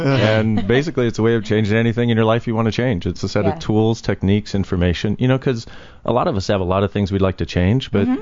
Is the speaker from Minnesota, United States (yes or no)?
no; California, United States; born there; I was born in Southern California.